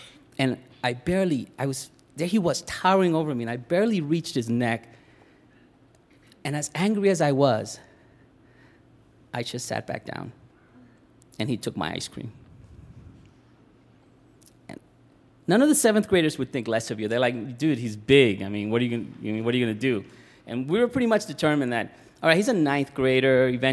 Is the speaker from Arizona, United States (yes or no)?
no; New York City, New York, United States; So I'm from the Spanish Harlem section of New York City.